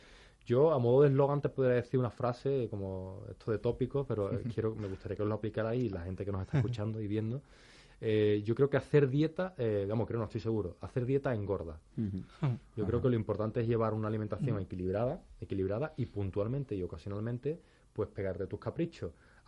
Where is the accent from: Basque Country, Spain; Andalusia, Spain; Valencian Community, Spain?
Andalusia, Spain; Seville; Yo soy de Sevilla, pero Málaga